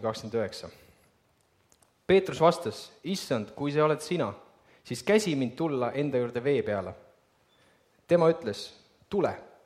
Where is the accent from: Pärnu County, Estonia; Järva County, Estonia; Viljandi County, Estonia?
Viljandi County, Estonia; Viljandi; Mina olen Viljandist pärit